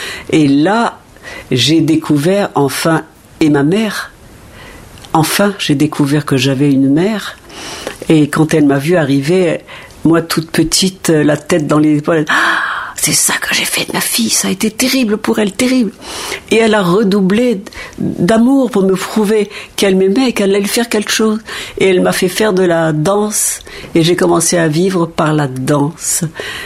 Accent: Lyon, Auvergne-Rhône-Alpes, France; je suis toute petite, je me cache derrière un fauteuil à Lyon pour l'écouter.

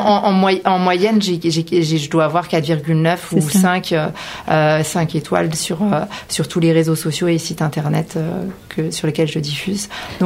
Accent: Argenteuil, Île-de-France, France; Et je viens d'Argenteuil.

